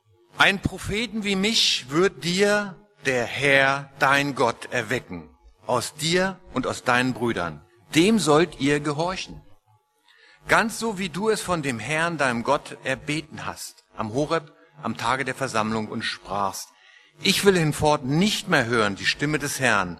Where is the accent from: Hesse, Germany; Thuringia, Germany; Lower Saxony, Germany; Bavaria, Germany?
Lower Saxony, Germany; Ich komme aus Niedersachsen und hatte Maschinenbau studiert und war in München für eine Studienarbeit